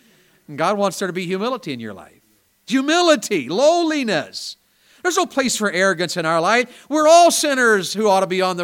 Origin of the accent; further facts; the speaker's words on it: Tennessee, United States; Now, if y'all here are like they are where I grew up in Tennessee